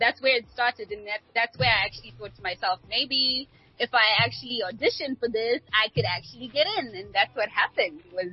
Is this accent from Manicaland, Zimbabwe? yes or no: yes; Mutare, Manicaland, Zimbabwe; I'm from Mutare.